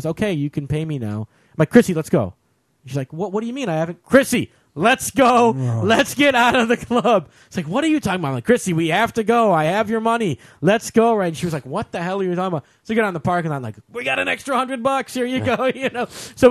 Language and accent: English; Detroit, Michigan, United States; a fat white guy from Detroit, because I'm from Detroit.